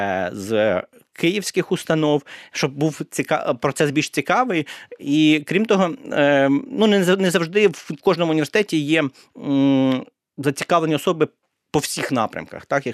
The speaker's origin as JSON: {"language": "Ukrainian", "town": "Zhytomyr", "region": "Zhytomyr Oblast", "country": "Ukraine", "said": "оскільки я з Житомира"}